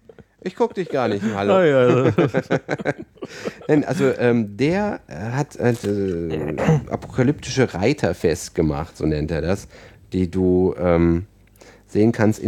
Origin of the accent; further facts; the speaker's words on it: Aachen, North Rhine-Westphalia, Germany; Wir kommen aus Aachen und das ist auch schlimm.